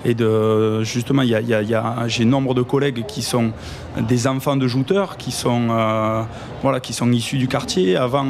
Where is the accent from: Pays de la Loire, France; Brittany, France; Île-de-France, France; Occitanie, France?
Occitanie, France; Sète; Je suis de Sète.